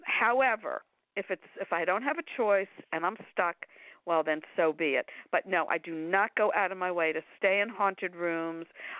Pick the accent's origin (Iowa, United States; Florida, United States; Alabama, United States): Florida, United States; Miami Beach; Okay, I was born and raised in Miami Beach, Florida.